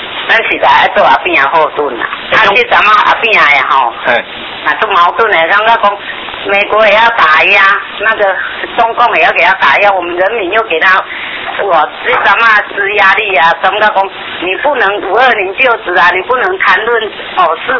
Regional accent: Taiwan; 我们是既然成长在台湾的土地啦

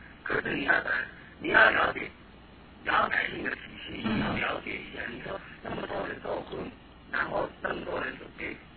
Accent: Taiwan; 但是现在当然我们也是台湾人比较厚道一点

